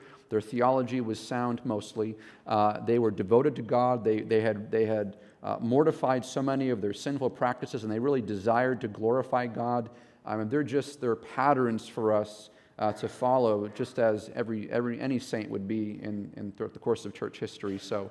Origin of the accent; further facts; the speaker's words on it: New England, United States; I'm from New England. We planted in the town I was born and raised